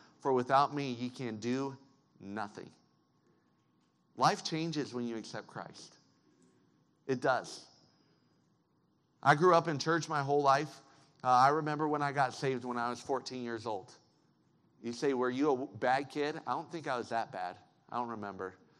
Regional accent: Colorado, United States; I grew up in Colorado. I'm a Broncos fan.

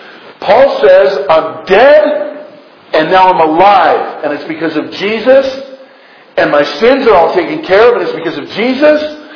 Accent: California, United States; You guys are going to cut me some slack because I'm from California, right?

